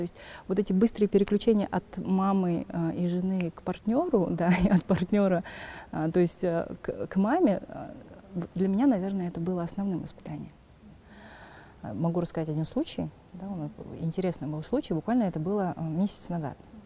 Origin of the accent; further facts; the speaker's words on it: Kazakhstan; я, соответственно, казашка